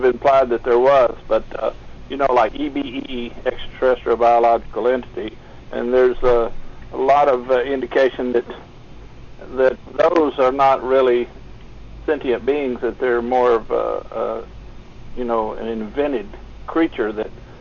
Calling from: Kentucky, United States; from Kentucky.

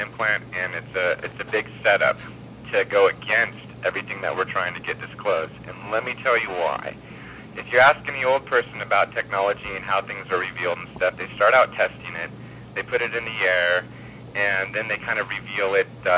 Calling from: California, United States; from California.

